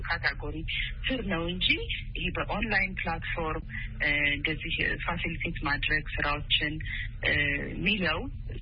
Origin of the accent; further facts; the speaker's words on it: Addis Ababa, Ethiopia; እኔ እንግዲህ ተወልጄ ያደኩት አዲስ አበባ ነው።